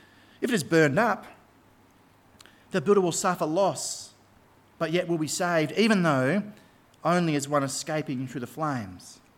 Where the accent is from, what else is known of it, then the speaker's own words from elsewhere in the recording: Australia; As an Aussie male, it was like he was speaking directly to my heart.